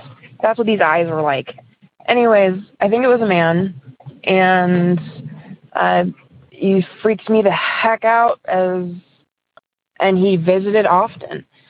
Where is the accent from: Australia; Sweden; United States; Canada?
United States; Elyria, Ohio; I'm from Cleveland